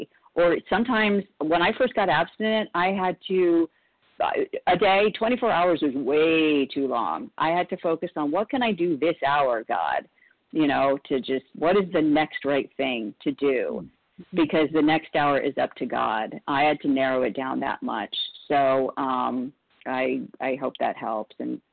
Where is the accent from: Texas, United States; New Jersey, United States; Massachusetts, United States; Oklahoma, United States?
Texas, United States; Arlington; from Plano. I'm from Arlington originally, so I was your neighbor.